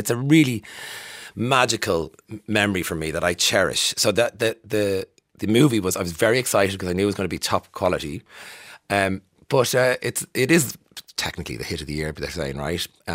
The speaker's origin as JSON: {"language": "English", "country": "Ireland", "said": "and you go to a concert as an Irish person, naive and young"}